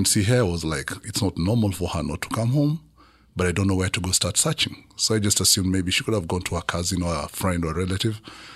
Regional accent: Kenya; born there; I was born in Kenya 48 years ago. A big family of 12.

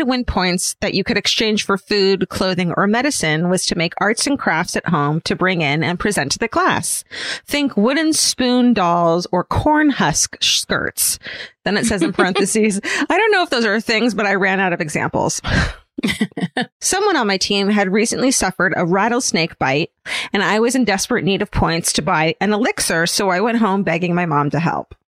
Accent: Atlanta, Georgia, United States; I grew up in Atlanta near the Chattahoochee River, which meant particularly in the warm months that snakes were a pretty regular occurrence.

